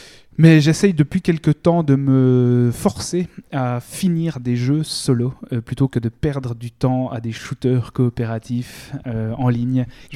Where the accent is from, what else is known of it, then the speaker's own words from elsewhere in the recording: Switzerland; l'expression 90 trahit notre identité régionale, étant donné que nous sommes des Helvètes, ou du moins que nous habitons l'Helvétie